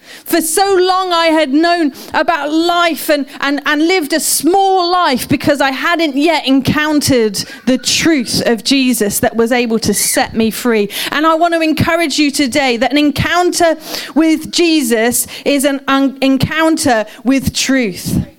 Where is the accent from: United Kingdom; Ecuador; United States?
United Kingdom; I'm just going to pretend like it's because I'm British and it's really awkward to point out somebody's like weakness?